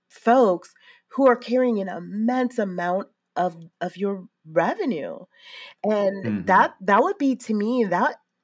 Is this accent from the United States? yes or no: yes; Chicago, Illinois, United States; I'm from Chicago, so I'm a Bulls person.